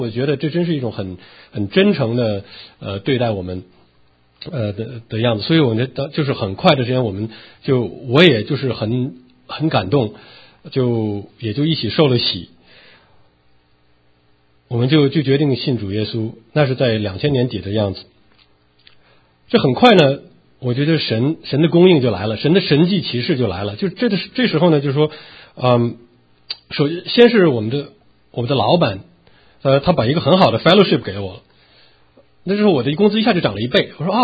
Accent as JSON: {"language": "Chinese", "country": "China", "tie": "born or raised there", "said": "因为我们在大陆长大的人都有"}